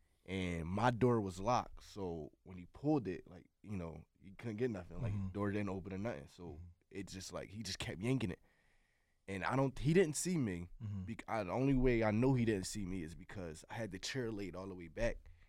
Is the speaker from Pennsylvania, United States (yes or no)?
yes; Philadelphia, Pennsylvania, United States; Right. Okay. I'm from North Philadelphia.